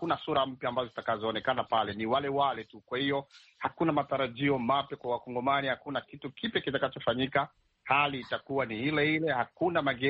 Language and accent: Swahili; DR Congo; Mimi kama mkongomani